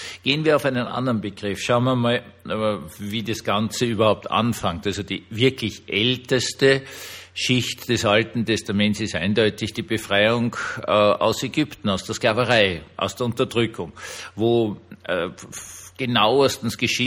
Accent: Austria; und ich sage das als Österreicher

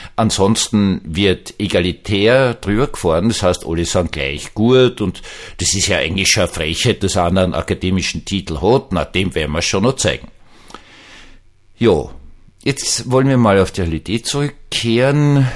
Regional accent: Austria; jetzt darf ich als Österreicher sprechen

